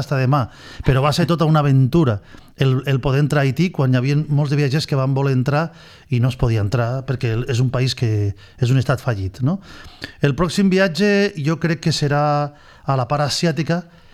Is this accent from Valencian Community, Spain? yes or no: yes; Vinaròs, Valencian Community, Spain; encantadíssim de portar el nom de Vinaròs del meu poble arreu del món